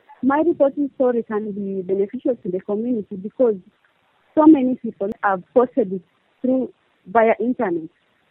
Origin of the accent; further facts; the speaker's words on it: Kisumu, Kisumu County, Kenya; from Kenya, Kisumu.